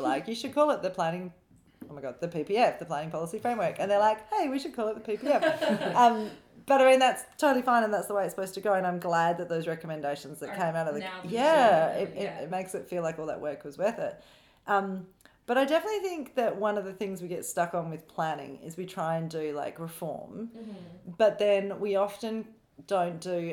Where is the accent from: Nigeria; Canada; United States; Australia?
Australia; Perth, Western Australia; I grew up in the Greenfields equivalent in Perth, and it was quite sort of community oriented